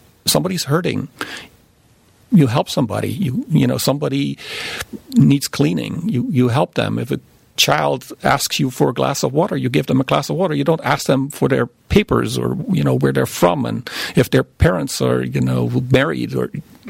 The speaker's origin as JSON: {"language": "English", "country": "Netherlands", "said": "My parents, I'm from the Netherlands, my parents narrowly survived a fascist occupation"}